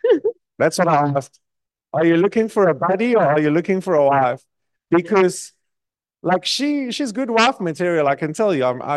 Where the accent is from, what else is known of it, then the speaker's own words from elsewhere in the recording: Durban, KwaZulu-Natal, South Africa; Someone who comes from this area of Durban, because I'm from Durban